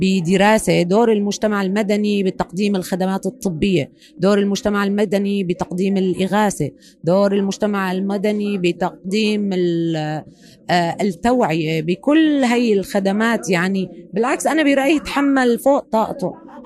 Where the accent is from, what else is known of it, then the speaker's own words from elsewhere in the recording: Syria; واليوم عم نشوف انه السلم الاهلي وهذا الثقة اللي بين بعضنا كسوريين هي رأس مالنا